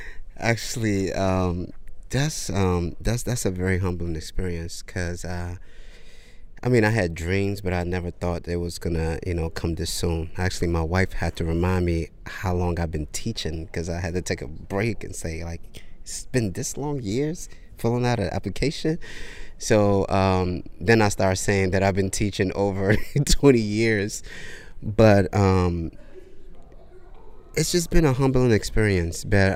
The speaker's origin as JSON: {"language": "English", "country": "Nigeria", "lives_now": "United States", "said": "just being a Nigerian American, I just felt some type of, you know, racism and injustice towards me"}